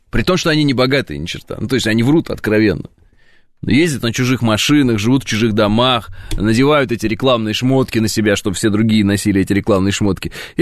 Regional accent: Southern Urals, Russia; Я ж с Урала, с Южного.

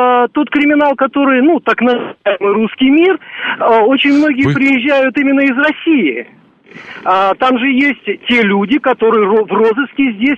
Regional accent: Kyiv, Ukraine; Дайте мне... С Киева.

